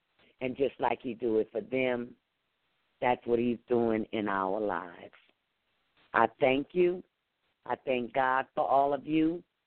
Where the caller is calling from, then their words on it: St. Louis, Missouri, United States; I'm calling from St. Louis, Missouri.